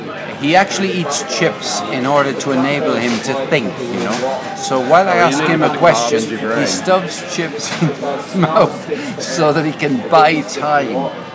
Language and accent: English; Limerick, Munster, Ireland; born there; I was born in Limerick, but I'm happy to be anything you want me to be.